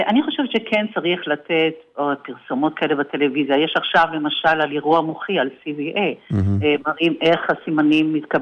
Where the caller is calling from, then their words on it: Herzliya, Tel Aviv District, Israel; אני מהרצליה.